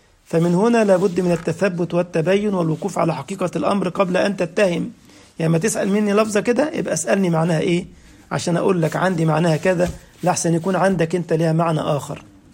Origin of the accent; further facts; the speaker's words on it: Egypt; فاللهجة عندنا كلمة خدام عندنا اهل مصر يعني عيب خلاص